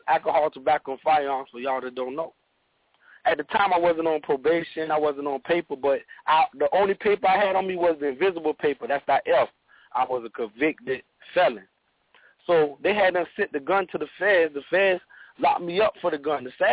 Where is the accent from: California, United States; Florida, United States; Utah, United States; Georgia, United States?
Georgia, United States; Savannah; But we ain't going to kick it because I'm from Savannah. I'm from Georgia and you from New York. So I'm a lame or I'm a country nigga.